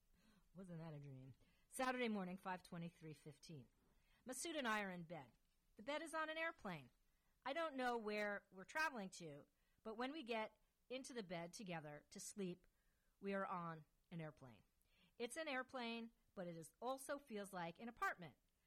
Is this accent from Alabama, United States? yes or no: no; Hastings-on-Hudson, New York, United States; My father and I are at his service station in my hometown, Hastings-on-Hudson, New York.